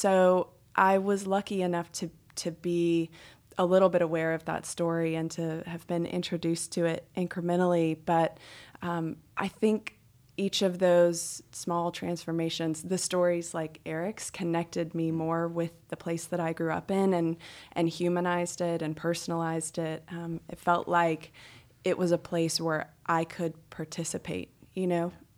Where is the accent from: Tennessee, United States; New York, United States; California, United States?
Tennessee, United States; Chattanooga; I wasn't aware of Chattanooga's story growing up because it was just there for me, you know?